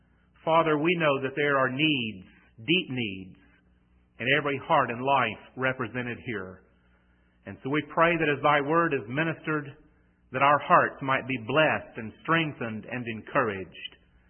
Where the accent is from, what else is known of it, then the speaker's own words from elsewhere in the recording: North Carolina, United States; accent: North Carolina; You've gotten used to my North Carolina accent by now, and you can understand some of the words that I'm using.